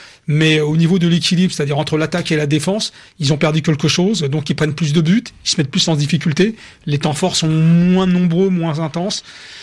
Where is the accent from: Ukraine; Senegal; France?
France; parce qu'après, faire des choix, on est français, il faut garder la L1.